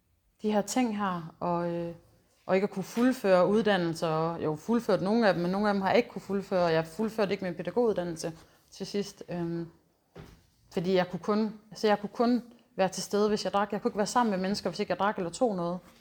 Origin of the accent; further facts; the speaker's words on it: Østerbølle, North Denmark Region, Denmark; also born or lived in Odense; og så boede jeg på Fyn til jeg var 4, og da jeg var 4, der flyttede min mor og far, jeg og min lillebror til Østerbølle, en lille bitte bondeby. Og der voksede jeg så op